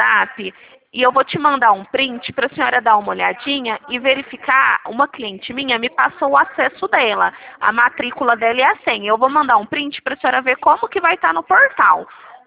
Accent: Franca, São Paulo, Brazil; eu sou de Franca

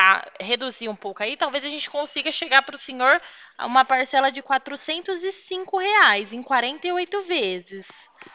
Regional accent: Pirassununga, São Paulo, Brazil; No estado de São Paulo. Eu sou de Pirassununga

